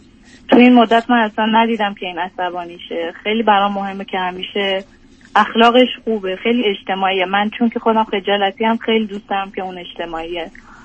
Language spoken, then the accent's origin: Persian; Iran; moved away; من 6 سال خارج از ایرانم